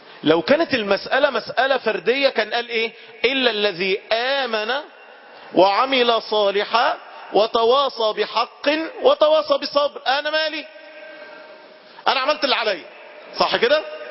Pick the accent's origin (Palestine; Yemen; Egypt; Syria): Egypt; أنا مصري وأبويا مصري ودمي مش عارف مصري